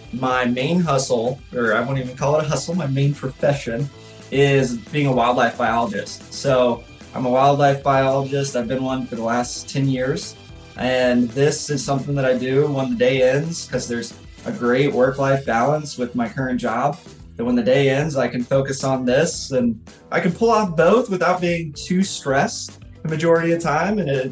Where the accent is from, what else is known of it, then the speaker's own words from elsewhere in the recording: Alaska, United States; And being a hockey player growing up and growing up in Alaska, I was always interested in the concept of warmer hockey gear for playing outside.